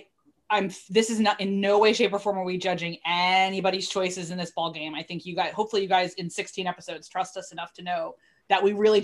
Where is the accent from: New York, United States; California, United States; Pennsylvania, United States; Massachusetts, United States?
Pennsylvania, United States; Philadelphia; I am much more open to saying that I'm from Philly.